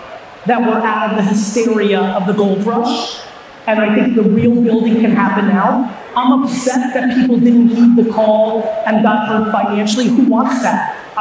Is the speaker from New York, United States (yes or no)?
yes; New York, United States; I am the man. I'm a New Yorker. And I'm a Jersey boy.